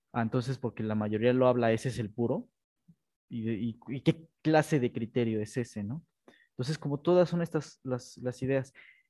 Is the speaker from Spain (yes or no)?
yes; Community of Madrid, Spain; accent: Madrid; yo hablo el madrileño, ¿no? Que el madrileño puro.